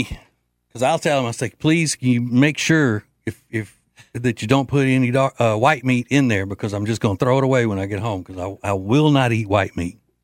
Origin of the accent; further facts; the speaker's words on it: Louisiana, United States; once it became a law in my home state of Louisiana